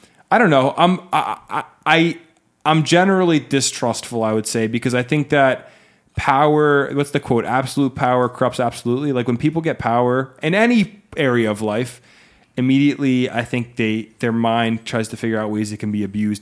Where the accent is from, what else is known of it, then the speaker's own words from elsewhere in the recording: New Jersey, United States; I grew up in Union County in a nice little town, and it just seems in Union County and most of North Jersey, I don't know what South Jersey is like